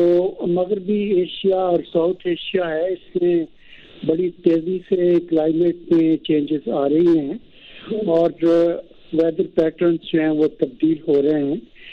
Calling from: Neelum Valley, Azad Kashmir, Pakistan; وادی نیلم سے عرض کر رہا ہوں.

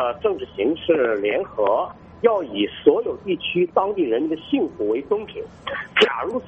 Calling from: Tianjin, China; 你好，我是来自天津的

